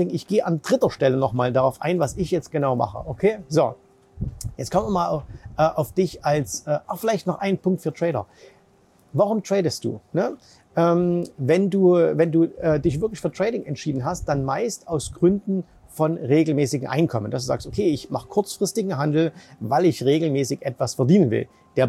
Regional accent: Dubai, United Arab Emirates; Also ich bin nach wie vor hier auf den Malediven, da kriegt man das nicht so mit. Da ist alles sehr, sehr entspannt. Aber natürlich auch in meiner Heimat Dubai ist viel Unsicherheit

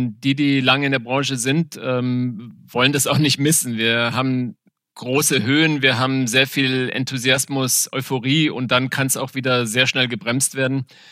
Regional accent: Namibia; moved away as an adult; als ich hierher gezogen bin, 92 und da war ich dann 24. Also ich bin in Namibia geboren, aufgewachsen, durchaus auch auf einer Farm, wo es kein Strom war, gab und auch kein fließend Wasser

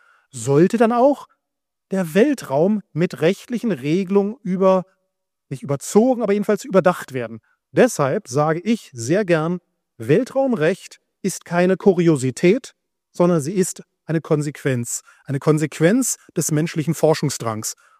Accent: Berlin, Germany; Ja, ich komme aus Berlin, der Welthundehauptstadt

